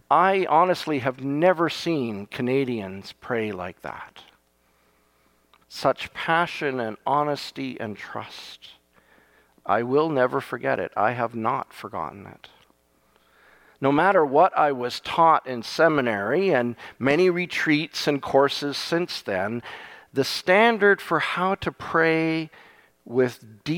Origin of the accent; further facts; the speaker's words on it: Japan; moved away; the greatest example of what I was given by my time of growing up in Japan